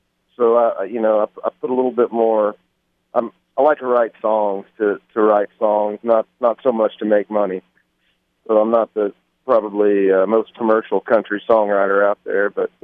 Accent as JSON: {"language": "English", "town": "Monticello", "region": "Arkansas", "country": "United States", "tie": "born or raised there", "said": "Yeah. I grew up in Monticello, but you know, my grandparents and aunts and uncles all live at on his side of the family live in Dequeen, so."}